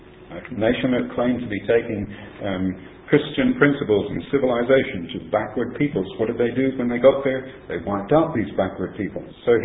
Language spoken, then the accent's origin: English; Tasmania, Australia; he discovered that I grew up in Tasmania, in Australia.